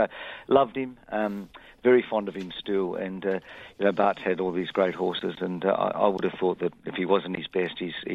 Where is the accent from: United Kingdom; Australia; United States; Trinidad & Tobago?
Australia; Adelaide, South Australia; growing up in Adelaide in the 1960s, because I was born in 1953